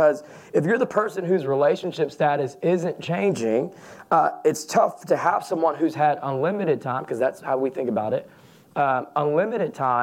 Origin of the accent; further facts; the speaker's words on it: Atlanta, Georgia, United States; accent: southern drawl; also born or lived in South Florida / New York City; I grew up in Atlanta. And I spent most of my life in Georgia, and so if you hear a little bit of a southern drawl start to come out, that's why. Moved to South Florida, that's where I met my wife.